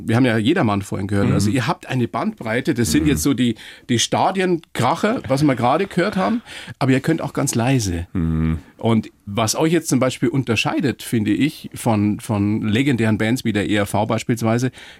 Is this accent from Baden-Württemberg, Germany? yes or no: no; Bavaria, Germany; Ich bin Oberpfälzer. Wisst ihr, wo die Oberpfalz ist?